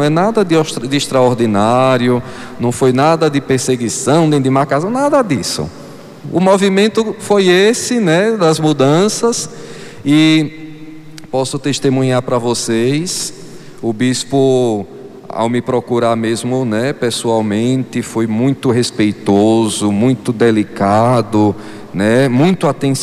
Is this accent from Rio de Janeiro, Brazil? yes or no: no; Simão Dias, Sergipe, Brazil; passei tanto tempo na minha terra, que poucos passam isso, né? Poucos passam por essa experiência e eu pude passar tantos anos servindo ao meu povo amado aqui de Simão Dias.